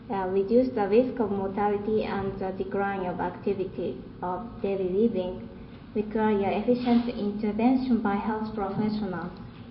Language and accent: English; Japan; English is a second language; I come from Japan, Tohoku University.